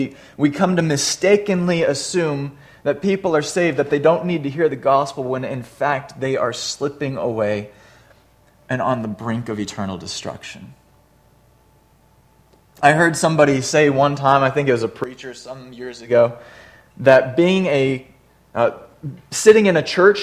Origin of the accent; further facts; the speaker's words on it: Flint, Michigan, United States; also born or lived in Grand Rapids / Chicago / Midland; I was born in Flint, Michigan, lived in that area for 18 years, lived in Grand Rapids for 4 years during college.